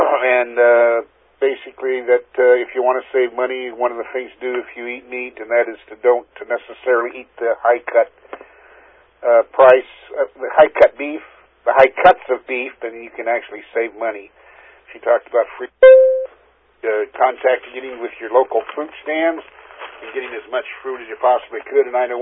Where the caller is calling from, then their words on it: Olympia, Washington, United States; I'm calling from Olympia, Washington, and I'm excited about being on the call.